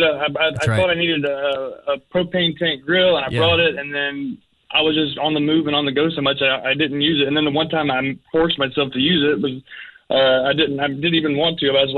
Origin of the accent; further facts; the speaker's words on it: Louisiana, United States; I'm from Louisiana.